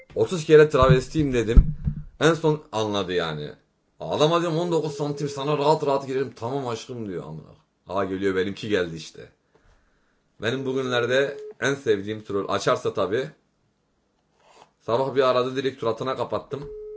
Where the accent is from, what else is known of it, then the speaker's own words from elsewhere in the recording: İzmir, Turkey; Yok hayır ya ne yani ben sana İzmirliyim dedim.